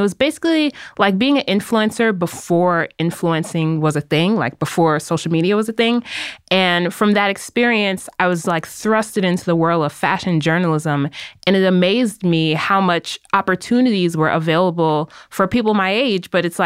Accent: Brooklyn, New York, United States; I grew up in Bed-Stuy, Brooklyn, and just from being there and going to different schools.

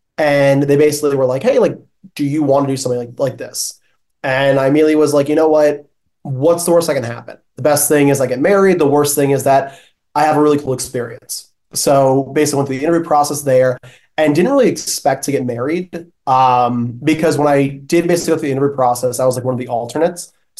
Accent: New Jersey, United States; I'm from New Jersey originally.

